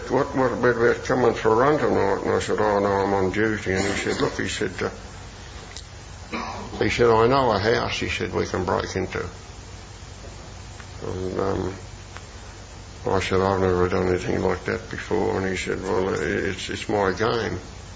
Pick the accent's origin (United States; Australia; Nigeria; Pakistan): Australia; North Melbourne, Victoria; I came from North Melbourne, you know, I'd never cried in my life.